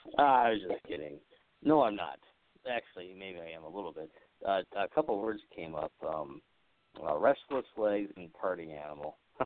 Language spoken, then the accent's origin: English; Wisconsin, United States; accent: Wisconsin; Pardon my Wisconsin accent here.